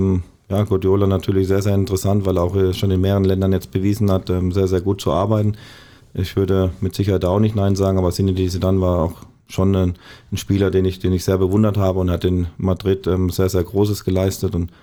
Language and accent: German; Wertheim, Baden-Württemberg, Germany; now in Bochum, Germany; weil Wertheim ist natürlich meine Heimat